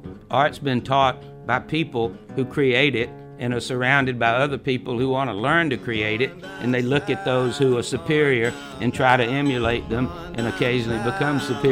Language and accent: English; Georgia, United States; I came back to live in the South where I'm from. I'm from Georgia.